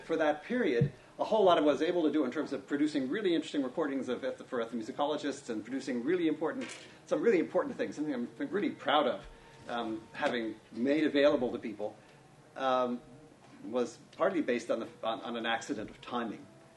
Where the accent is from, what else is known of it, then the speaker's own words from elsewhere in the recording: New York City, New York, United States; I grew up in New York City in exactly the same year that Moses Ash was working in.